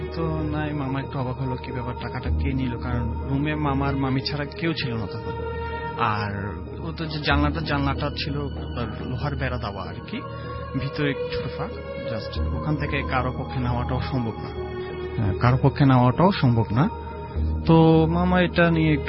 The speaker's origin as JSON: {"language": "Bangla", "town": "Chittagong", "region": "Chittagong Division", "country": "Bangladesh", "tie": "born or raised there", "said": "আমি ছোট থেকে বড় হয়েছি চট্টগ্রামে"}